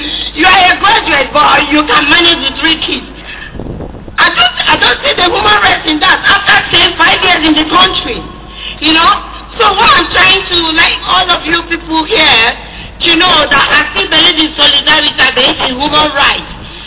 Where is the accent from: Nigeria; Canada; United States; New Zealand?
Nigeria; English is a second language; Even my kids don't even hear my language. They don't hear my language as a Nigerian.